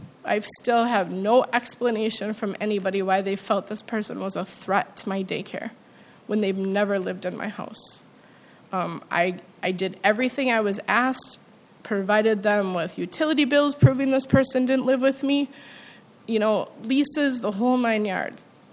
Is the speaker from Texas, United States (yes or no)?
no; Farmington, Minnesota, United States; I am from Farmington, and I recently had a negative action placed against me for what I feel is a ridiculous reason.